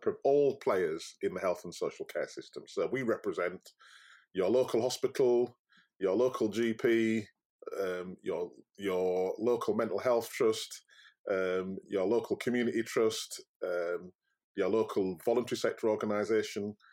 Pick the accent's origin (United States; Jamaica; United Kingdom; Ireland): United Kingdom; Yorkshire and the Humber; I'm very proud of being a Yorkshireman. I love Yorkshire, and I like Yorkshire people, and they are different.